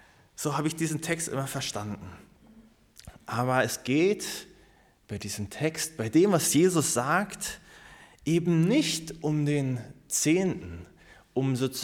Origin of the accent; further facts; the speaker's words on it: Hagen, North Rhine-Westphalia, Germany; Wo ich aufgewachsen bin in Hagen, in der Baptistengemeinde